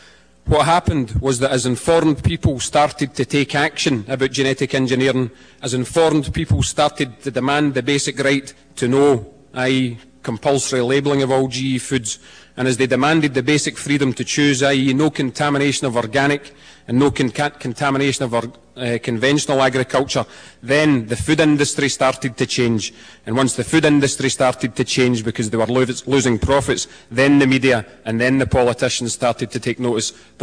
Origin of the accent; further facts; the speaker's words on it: Scotland, United Kingdom; I'll just repeat that I'm from Scotland.